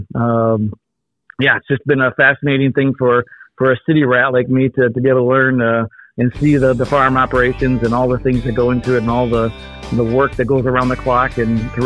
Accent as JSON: {"language": "English", "town": "Lansing", "region": "Michigan", "country": "United States", "tie": "born or raised there", "said": "But I was born and bred in Lansing, in the city, and had zero connection with farming."}